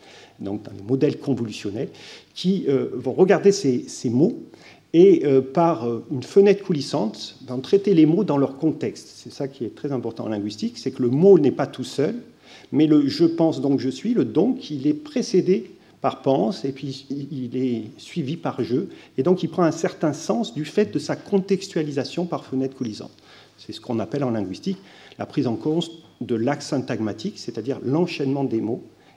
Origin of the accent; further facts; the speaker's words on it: Provence-Alpes-Côte d'Azur, France; born there; le fait que je suis né dans les Alpes-Maritimes, 06